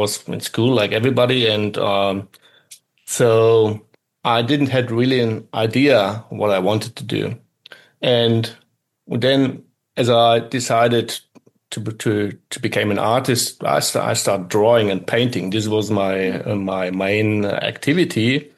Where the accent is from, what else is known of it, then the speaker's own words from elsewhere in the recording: Germany; English is a second language; moved away; Because I would say, I was born behind bars, and it's just I'm coming from East Germany, and so we left there behind a kind of wall.